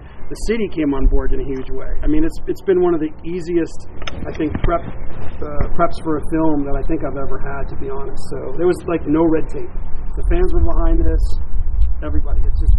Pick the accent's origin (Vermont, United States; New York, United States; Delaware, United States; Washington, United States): Vermont, United States; I grew up in Vermont, and Vermont doesn't have a professional team, so you've got lots of the communities wrap their love around different teams in different places.